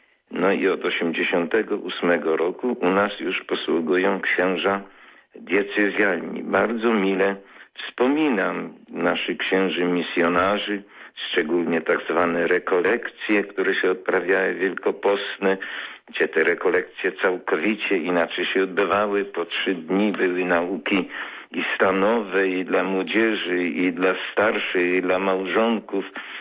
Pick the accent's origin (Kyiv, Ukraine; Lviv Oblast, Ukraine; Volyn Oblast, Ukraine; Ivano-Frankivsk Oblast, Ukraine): Ivano-Frankivsk Oblast, Ukraine; Meducha; now in Poland; organista i kościelny, to byśmy z własnej mojej rodzinnej miejscowości Meducha i tutaj nadal oni piastowali to swoje stanowisko